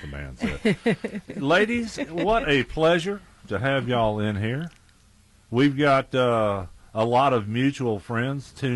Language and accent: English; Louisiana, United States; when I grew up, where I grew up in Southwest Louisiana, as a kid back in the 60s and 70s